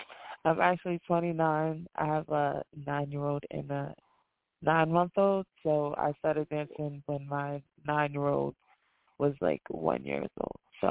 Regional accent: Hagerstown, Maryland, United States; now in Newark, United States; Hagerstown is a small town. Hagerstown.

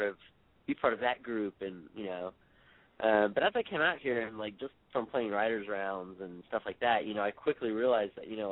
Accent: Texas, United States; now in Nashville, United States; I grew up in Texas, or, you know, spent a good chunk of my life in Texas, and the lure of coming out here in Nashville

